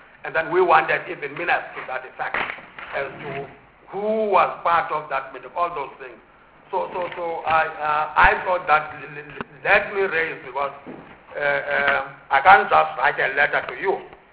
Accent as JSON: {"language": "English", "region": "Gauteng", "country": "South Africa", "said": "I'm saying here, yeah, because I'm from Gauteng, particular in Gauteng, where I come from"}